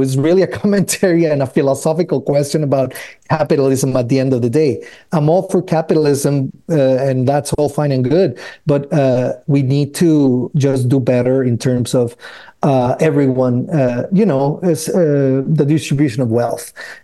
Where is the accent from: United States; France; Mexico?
Mexico; Tijuana, Baja California; I'm from Tijuana. There's like a three wall border.